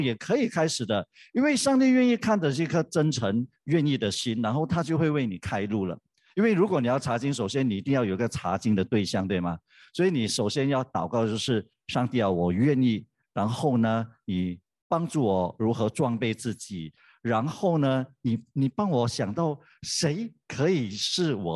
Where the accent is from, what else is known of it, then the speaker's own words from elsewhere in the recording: Malacca, Malaysia; 我们基本上在马来西亚哈，我来自马六甲，我们都不是基督徒的，很多都是民间信仰啦，道教，甚至有回教徒、佛教徒等等。